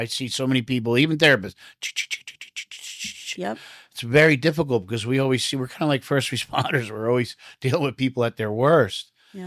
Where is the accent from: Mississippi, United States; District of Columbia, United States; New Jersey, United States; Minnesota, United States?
New Jersey, United States; also born or lived in Brooklyn; Because I'm from Jersey. I was born in Brooklyn. I'm from Jersey.